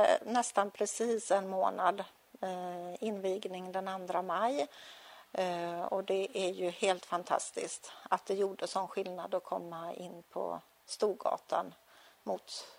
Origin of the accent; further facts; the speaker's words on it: Åkers styckebruk, Södermanland, Sweden; now in Nossebro, Sweden; Från början kommer jag från Sörmland, Åkers styckebruk som ligger mellan Strängnäs och Mariefred.